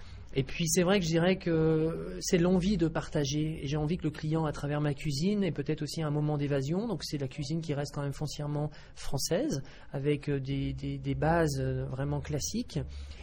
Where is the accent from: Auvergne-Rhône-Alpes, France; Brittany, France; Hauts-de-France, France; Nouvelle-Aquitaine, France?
Auvergne-Rhône-Alpes, France; Belley; born there; Je suis né à Belley.